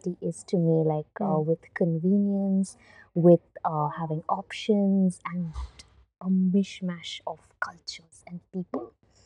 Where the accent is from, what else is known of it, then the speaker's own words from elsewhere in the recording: Bangalore, Karnataka, India; now in Stockholm, Sweden; I come from India, a place called Bangalore in South India, mm-hmm. and which is like the Silicon capital of India.